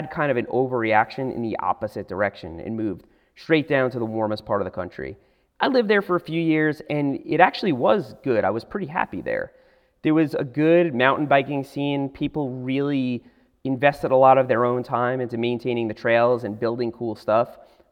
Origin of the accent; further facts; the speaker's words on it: New York, United States; also born or lived in Miami; You know, growing up in New York, it was really cold.